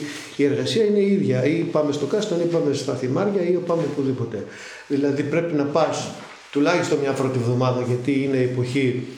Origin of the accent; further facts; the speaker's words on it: Agiasos, North Aegean, Greece; λόγω ότι είμαι από την Αγιά Σου και με ξέρουν ως Αγιασότη.